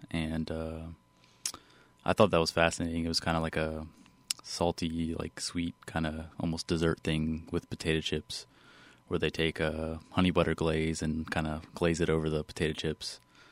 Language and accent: English; Louisiana, United States; also born or lived in Houston, Texas; I was born in Texas and lived in Houston until I was five. Uh-huh. Then I moved to Louisiana, and I've lived here the past 22 years.